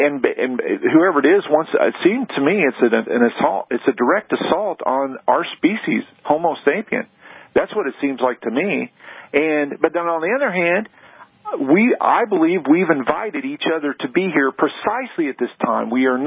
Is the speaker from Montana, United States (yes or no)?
no; Missouri, United States; now in Philadelphia, United States; Now, mind you, I grew up in southern Missouri. I'm calling from Philly, but I grew up in southern Missouri